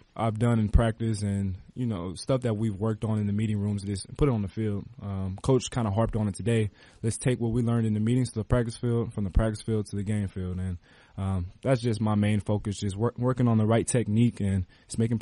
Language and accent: English; Tulsa, Oklahoma, United States; and we're from the same area. We're both from Tulsa.